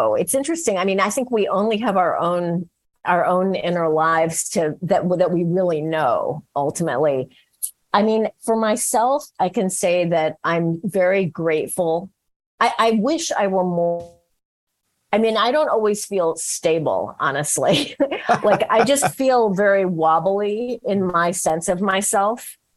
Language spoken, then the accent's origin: English; San Francisco, California, United States; because it was 1981 and there was no internet, there were no cell phones, and I was from San Francisco.